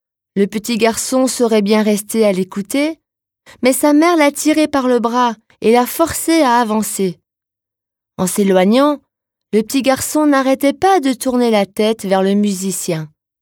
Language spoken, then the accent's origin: French; Grand Est, France; Chez nous en Alsace, le plus gros des festivités avait commencé fin janvier